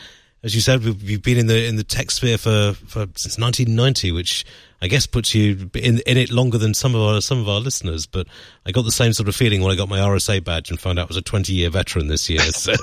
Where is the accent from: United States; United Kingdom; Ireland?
United Kingdom; I mean, you know, we're naturally British. So our natural color is pale blue, and it takes a week in the sun just to get white.